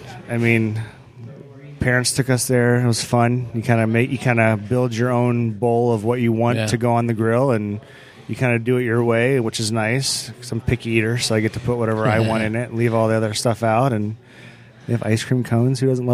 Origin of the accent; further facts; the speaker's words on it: Phoenix, Arizona, United States; Yeah, I grew up in North Phoenix, just outside of Scottsdale. Went to high school at Horizon High School.